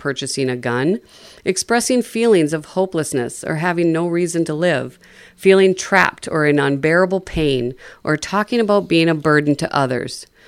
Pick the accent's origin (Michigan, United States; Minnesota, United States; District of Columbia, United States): Minnesota, United States; Dawson; I grew up in Dawson, graduated from Dawson Boyd